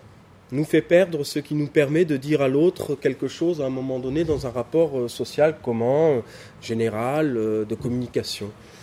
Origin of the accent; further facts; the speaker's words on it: south of France, France; moved away as an adult; also born or lived in Paris; Je venais du sud de la France, j'écrivais depuis assez longtemps, et arrivant à Paris